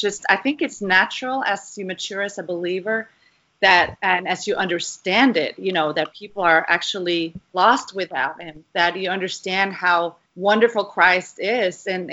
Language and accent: English; Norway; moved away; But yeah, I came from Norway in 2008